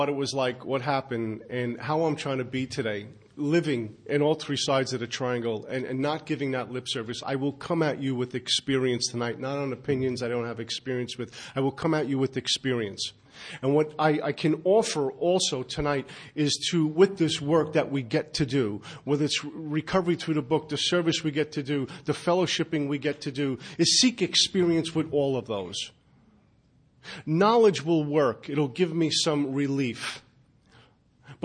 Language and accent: English; Brooklyn, New York, United States; I grew up in Brooklyn.